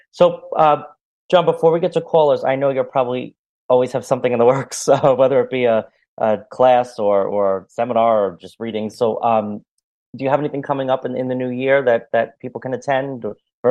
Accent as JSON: {"language": "English", "town": "New York City", "region": "New York", "country": "United States", "tie": "born or raised there", "said": "I'm in New York City. Yeah. I'm in the city."}